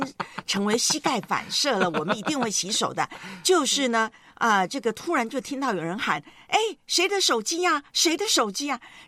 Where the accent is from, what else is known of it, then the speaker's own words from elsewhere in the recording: Taiwan; now in Hong Kong; 在我的老家台湾呢